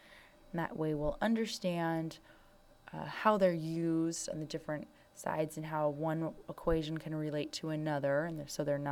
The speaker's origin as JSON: {"language": "English", "town": "Santa Cruz", "region": "California", "country": "United States", "lives_now": "San Diego, United States", "said": "I am from Santa Cruz, California, which is up north in between San Francisco and Monterey. But I've lived in San Diego for 4 years now, and I like to call it my home."}